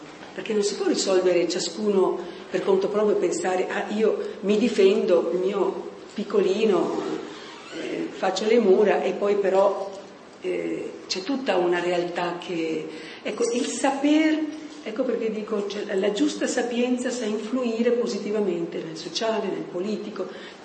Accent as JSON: {"language": "Italian", "country": "Tanzania", "said": "io vengo dal Tanzania"}